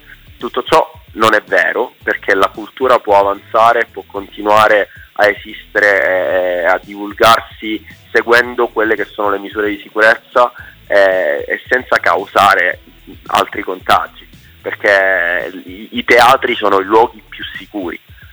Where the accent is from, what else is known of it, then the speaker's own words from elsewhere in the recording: Palermo, Sicily, Italy; io sono siciliano, sono palermitano, mi porto appresso il sole della mia terra e le meraviglie della mia terra